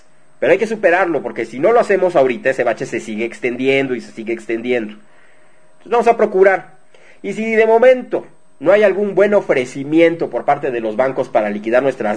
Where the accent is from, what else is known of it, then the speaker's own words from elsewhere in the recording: Mexico; No tenemos que despilfarrar porque así somos los mexicanos, ¿a poco no?